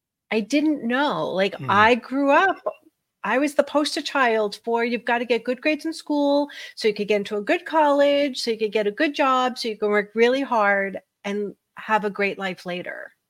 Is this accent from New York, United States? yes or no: yes; New York, United States; And I grew up in New York, and when I graduated college, I was in corporate accounting